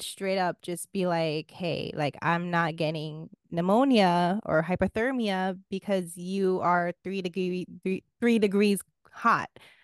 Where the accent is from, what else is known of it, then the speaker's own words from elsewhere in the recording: Queens, New York, United States; Start a war because I grew up in Queens.